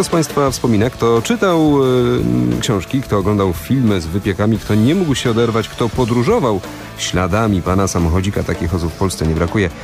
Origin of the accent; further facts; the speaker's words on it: Radzyń Chełmiński, Kuyavian-Pomeranian Voivodeship, Poland; No a to akurat moje strony.